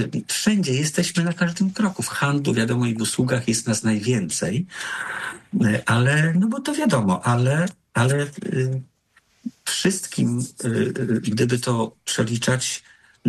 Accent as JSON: {"language": "Polish", "town": "Choszczno", "region": "West Pomeranian Voivodeship", "country": "Poland", "tie": "born there", "also_born_or_lived": "Barlinek / Szczecin / Poznań", "said": "Po pierwsze, tam, gdzie się urodziłem, w Choszcznie, potem się uczyłem w Barlinku, potem studiowałem w Szczecinie, potem pracowałem w Poznaniu"}